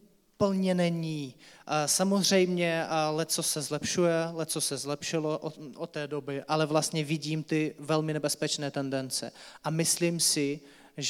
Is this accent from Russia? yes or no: yes; Russia; Czech is a second language; moved away as an adult; Měl jsem představu, samozřejmě když jsem odjížděl z Ruska, tak mě bylo 18.